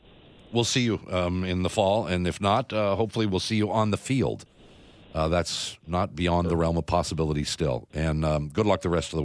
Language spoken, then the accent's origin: English; Columbus, Ohio, United States; born there; I'm a Buckeye. I was born there.